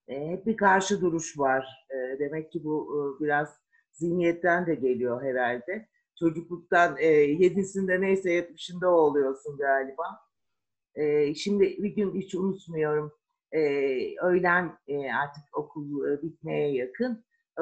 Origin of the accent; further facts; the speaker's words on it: Ankara, Turkey; Ya hep Ankara'da yaşadım yani. Tam bir apartman çocuğuyum ben. Maltepe'de çocukluğum geçti. Gençliğim Emek. Ondan sonraki tüm yaşamımda Çayyolu.